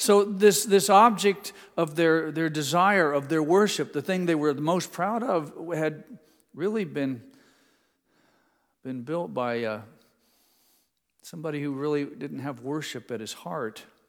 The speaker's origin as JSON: {"language": "English", "town": "Indianapolis", "region": "Indiana", "country": "United States", "tie": "born or raised there", "said": "the church where I grew up in Indianapolis"}